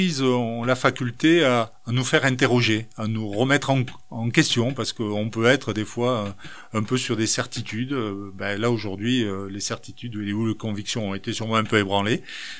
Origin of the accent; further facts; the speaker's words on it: Toulouse, Occitanie, France; Moi je suis toulousain, donc voilà, après je suis occitan, je suis français, je suis européen, je suis citoyen du monde.